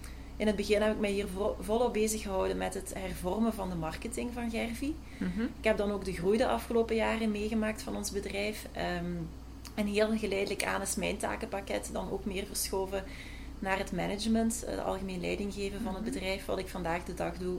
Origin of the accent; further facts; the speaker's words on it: Dilsen-Stokkem, Flanders, Belgium; Ik ben bijna 35 ondertussen, 29 oktober. Ik ben hier opgegroeid, vlakbij Maasmechelen in Deelse Stokkum.